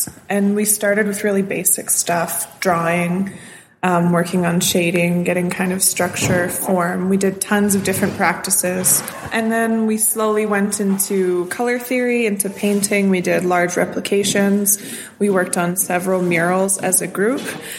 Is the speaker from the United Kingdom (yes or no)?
no; Saskatoon, Saskatchewan, Canada; I grew up in Saskatoon. Always lived here. I grew up with my mom and my three siblings.